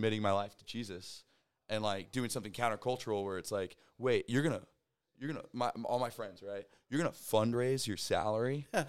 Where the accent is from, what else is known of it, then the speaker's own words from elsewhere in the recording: Ohio, United States; Sorry, my bad. I'm from Ohio.